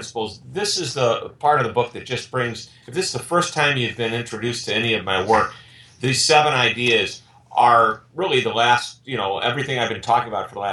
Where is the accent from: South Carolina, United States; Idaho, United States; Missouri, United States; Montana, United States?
Missouri, United States; St. Louis; I am from St. Louis, Missouri, here in the United States, and I've been in this business for about 30 years.